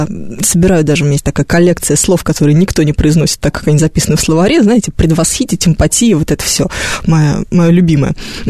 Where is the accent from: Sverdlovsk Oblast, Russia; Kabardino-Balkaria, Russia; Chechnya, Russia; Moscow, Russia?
Moscow, Russia; я москвичка, и мне не слышно. Мне кажется, что у нас как раз нет никакого говора, совершенно никакого, мы говорим абсолютно чисто.